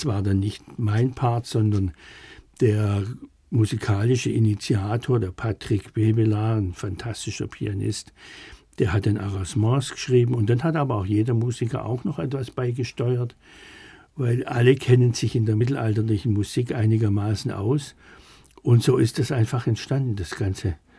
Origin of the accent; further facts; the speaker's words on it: Schwäbisch Gmünd, Baden-Württemberg, Germany; weil ich stamme ja aus Schwäbisch Gmünd und das ist die Hohenstaufenstadt.